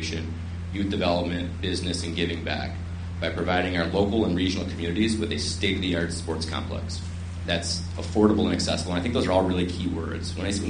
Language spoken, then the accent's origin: English; Franklin, Wisconsin, United States; I born and raised in Franklin, grew up on the home on 92nd and Rawson with the baseball field.